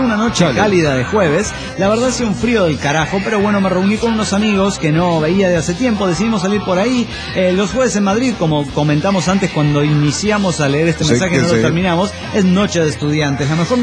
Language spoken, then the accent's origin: Spanish; Managua, Nicaragua; En mi barrio, un barrio pobre de Managua, los chavalos ponían esa música a todo volumen los fines de semana